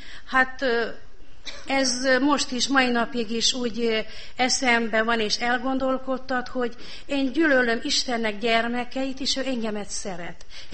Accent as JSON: {"language": "Hungarian", "town": "Acâș", "region": "Satu Mare County", "country": "Romania", "said": "Ákosról jöttünk"}